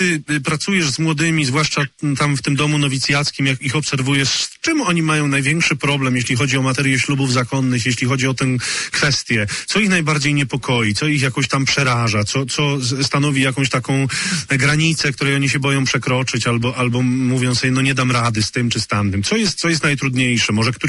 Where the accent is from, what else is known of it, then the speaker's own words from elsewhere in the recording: Tczew, Pomeranian Voivodeship, Poland; O, jakże uroczo, to moje strony